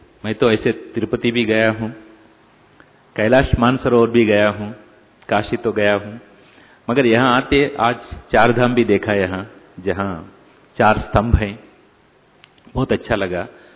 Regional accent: South India, India; मैं तो दक्षिण से हूँ

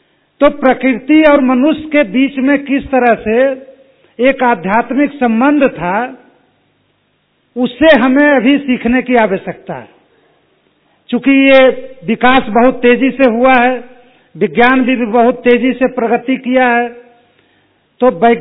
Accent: Bihar, India; जिनको हमारी भाषा में उधर बिहार में गोतिया कहते हैं

